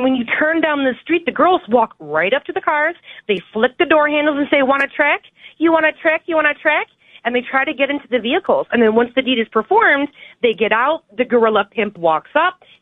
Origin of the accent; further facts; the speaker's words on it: Detroit, Michigan, United States; I'm from Detroit, Michigan.